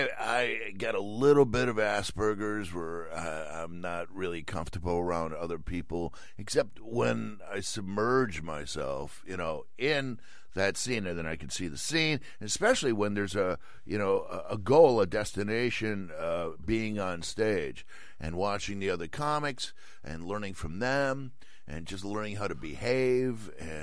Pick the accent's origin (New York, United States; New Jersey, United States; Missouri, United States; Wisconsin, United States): Wisconsin, United States; Milwaukee; now in San Francisco, United States; So I came to San Francisco. Chicago already had an attitude about me because I was from Milwaukee, and that would have persisted.